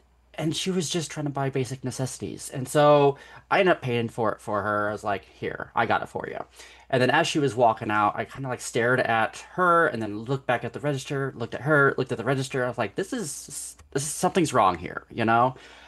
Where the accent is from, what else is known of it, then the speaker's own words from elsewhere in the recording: Pekin, Illinois, United States; I still live in my hometown. I'm an eighth generation Pekinite.